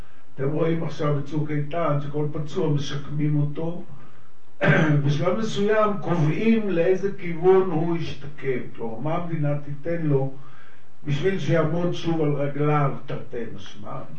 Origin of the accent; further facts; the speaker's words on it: Ein Shemer, Haifa District, Israel; ואני גדלתי בקיבוץ סוציאליסטי שמאלני, עין שמר. ואני עדיין חבר בקיבוץ הזה.